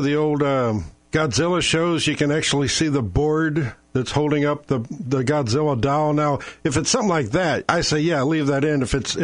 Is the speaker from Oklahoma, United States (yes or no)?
yes; Oklahoma, United States; And I'm an Okie, so we're talking guns, the Texan and the Okie.